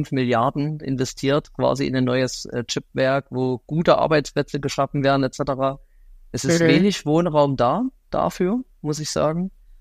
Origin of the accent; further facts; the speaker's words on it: Bad Schandau, Saxony, Germany; born there; Und ich komme selber gebürtig aus Bad Schandau, wenn dir das was sagt. Das ist ja von Pirna in die sächsische Schweiz dann sozusagen.